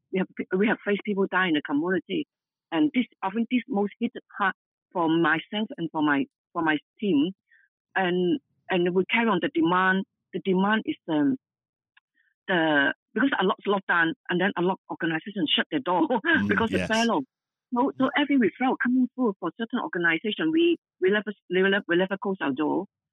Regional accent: Hong Kong; English is a second language; Yes, I'm originally from Hong Kong. I was raised in a single parent family.

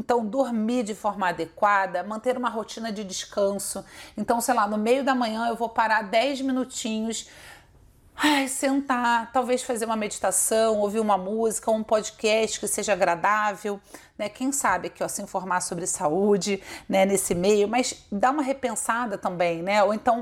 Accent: Rio de Janeiro, Brazil; Eu ia falar bolacha de arroz, mas como carioca eu vou evitar essa fadiga, tá?

